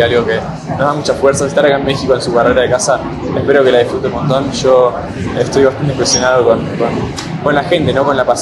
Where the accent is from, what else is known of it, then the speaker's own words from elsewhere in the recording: Argentina; Siendo argentino, era el único latino que tenía para apoyar con algún otro. Así que crecí siendo fanático de él.